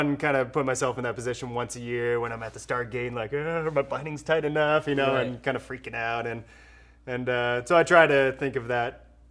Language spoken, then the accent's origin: English; Oregon, United States; also born or lived in Canada; Makes me stay in Oregon. To be exact, I was born in Canada.